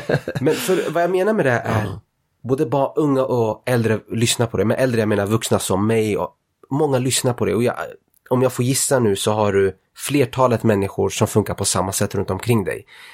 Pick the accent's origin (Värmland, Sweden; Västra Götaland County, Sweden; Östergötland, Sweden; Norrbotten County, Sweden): Östergötland, Sweden; Linköping; Däremot, i Skäggetorp, där jag är ifrån, stängde de ner skolan också.